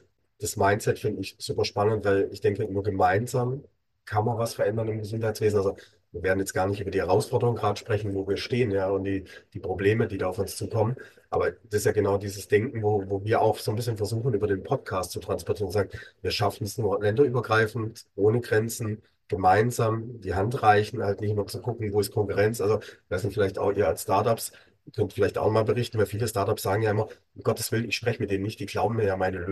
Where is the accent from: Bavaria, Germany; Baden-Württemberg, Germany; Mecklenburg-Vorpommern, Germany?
Baden-Württemberg, Germany; ich komme ja aus The Land, ne? Also genau, also aus Baden-Württemberg, ne? Schimpft sich ja The Land.